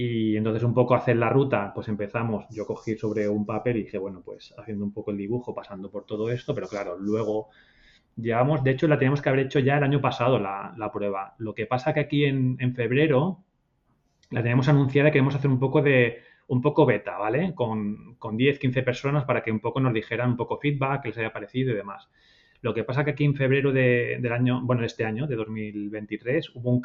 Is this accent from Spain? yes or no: yes; Balearic Islands, Spain; O sea, yo soy mallorquín, pero no conocía nada de la isla, conocía los cuatro sitios típicos